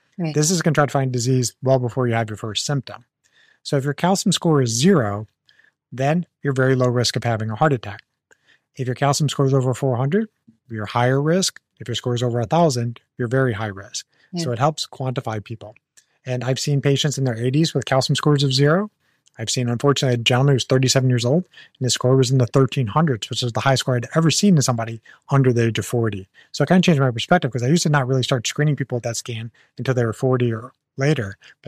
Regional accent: Missouri, United States; and I'm also from Missouri.

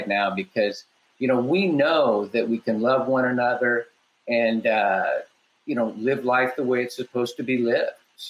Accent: Newport Beach, California, United States; going to Corona Del Mar and growing up in Newport Beach, you're right. It was not a diverse population at all.

